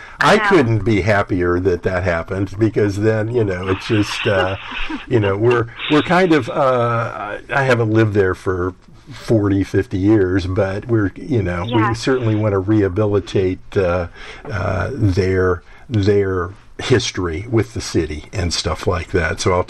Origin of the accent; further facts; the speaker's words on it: Piqua, Ohio, United States; I'm from Piqua, Ohio, which I would think you might know, which is the home